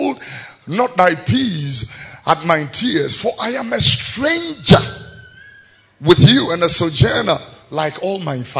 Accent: Abeka, Greater Accra, Ghana; where I was born here in Tesano, but where I grew up here in Abeka and Fadama?

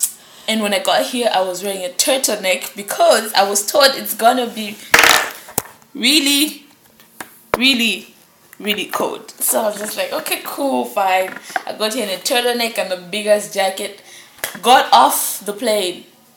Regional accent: Lusaka, Lusaka Province, Zambia; now in Northern Cyprus; from Lusaka, Zambia.

